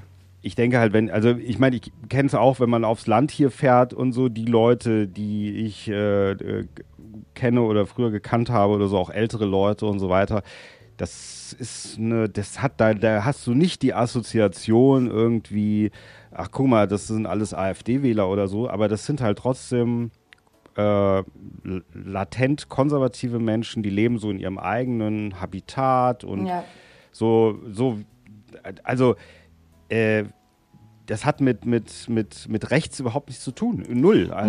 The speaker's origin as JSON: {"language": "German", "country": "Germany", "said": "wir gehen ja als Deutsche sehr verantwortungsvoll damit um"}